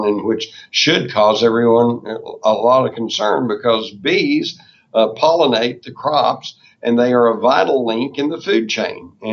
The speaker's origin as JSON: {"language": "English", "region": "Texas", "country": "United States", "tie": "born or raised there", "said": "I grew up in Texas, and back in the 40s and 50s, and everybody had guns, and we even took guns to school on occasion."}